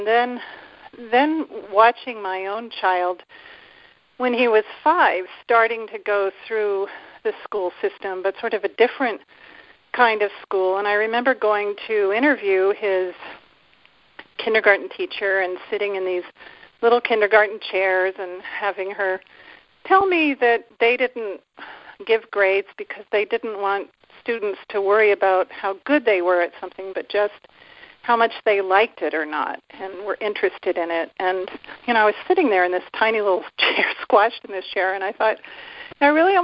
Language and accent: English; Annapolis, Maryland, United States; Well, I grew up in Annapolis the first 10 years of my life.